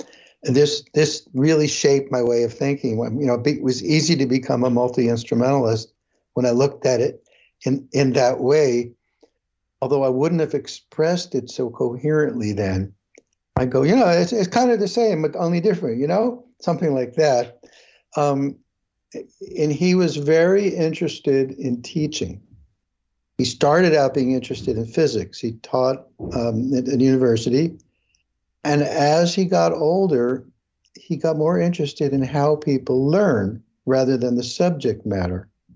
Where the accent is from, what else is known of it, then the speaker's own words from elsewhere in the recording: Brooklyn, New York, United States; I was born in Brooklyn, yeah. Grew up there.